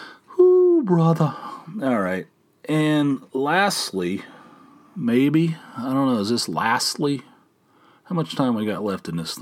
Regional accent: West Virginia, United States; how do I know, growing up in West Virginia, that's the proper way of saying it?

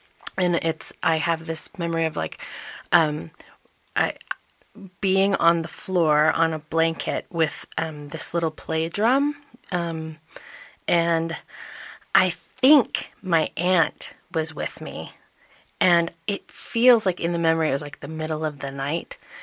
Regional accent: Texas, United States; also born or lived in Little Rock, Arkansas; now in Colorado, United States; So I grew up in Texas, although I wasn't born there. I was born in Little Rock, Arkansas. My mom was in the Air Force, and she was stationed there.

